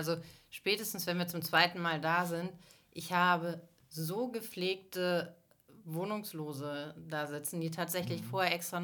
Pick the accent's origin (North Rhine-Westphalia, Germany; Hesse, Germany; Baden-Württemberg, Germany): North Rhine-Westphalia, Germany; Attendorn; ich komme aus Attendorf